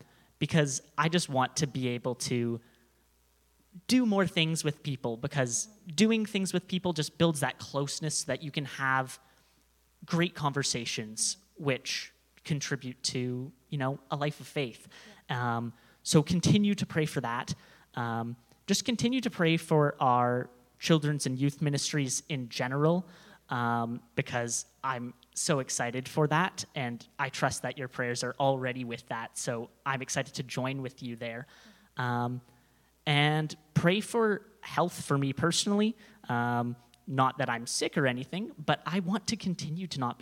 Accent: Nanaimo, British Columbia, Canada; I'm sort of from the island, but I've not lately been from the island. So, I was born in Nanaimo, and that's what I consider my home. So, quite close to here, relatively speaking. But the past few years, I've been at Bible College in Abbotsford.

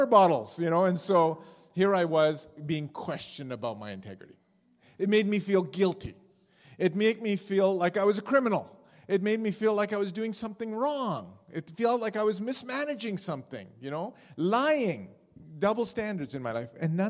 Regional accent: Karachi, Sindh, Pakistan; born there; First of all, I was born in Karachi, Pakistan.

